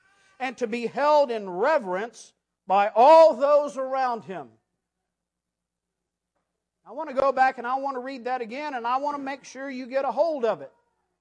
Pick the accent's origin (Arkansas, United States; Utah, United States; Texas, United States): Arkansas, United States; There's a congregation back home close to where I grew up in Arkansas